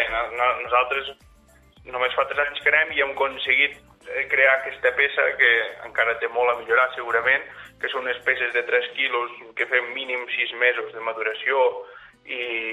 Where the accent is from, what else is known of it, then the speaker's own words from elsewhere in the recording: Vandellòs, Catalonia, Spain; jo sóc del poble, sóc de casa, sóc de Vandellòs